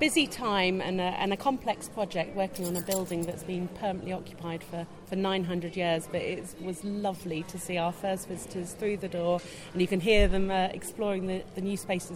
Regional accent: Norwich, East of England, United Kingdom; growing up in Norwich, I grew up within the walls of Norwich Castle Museum.

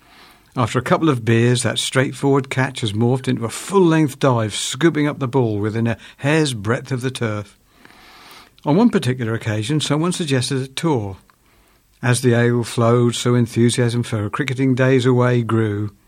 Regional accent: East of England, United Kingdom; I was born and bred in Norfolk and my roots go deep.

